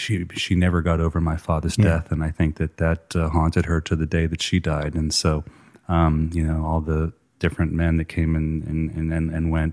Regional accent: Atlanta, Georgia, United States; growing up in Atlanta, I really didn't know many of them

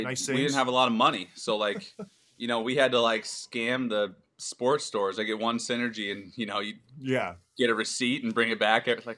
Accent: Seattle, Washington, United States; So I'm originally from the Seattle area.

